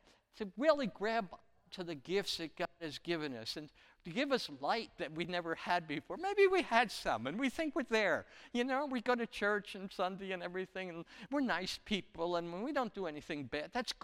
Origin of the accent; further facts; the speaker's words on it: Newark, New Jersey, United States; I grew up in Newark, New Jersey, and you know, they're pretty poor